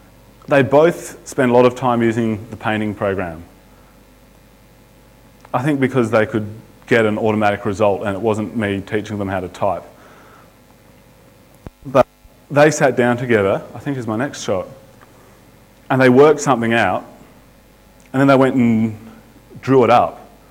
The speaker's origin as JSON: {"language": "English", "country": "Australia", "said": "Because I'm from Australia"}